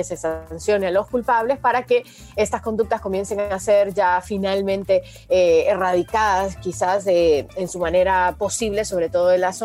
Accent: Honduras; now in United States; Como catracha estoy con mi corazón en Honduras

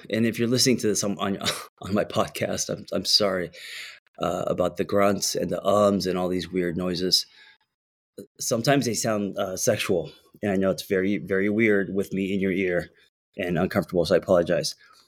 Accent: Los Angeles, California, United States; especially growing up in Los Angeles and being a screenwriter

